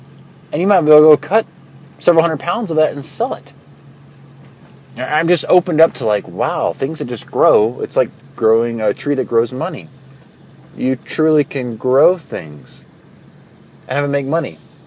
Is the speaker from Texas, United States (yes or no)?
yes; Texas, United States; Where I grew up in Texas with clay soils and where the soil will just hold water